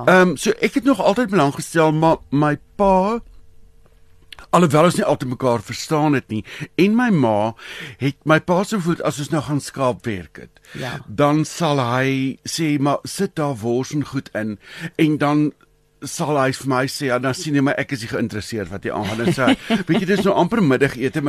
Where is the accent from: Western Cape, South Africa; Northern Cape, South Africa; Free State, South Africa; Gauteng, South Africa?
Northern Cape, South Africa; Kenhardt; Ek is 'n Noord-Kaapenaar, so ek kom uit Kenhardt, my ouers het daar geboer.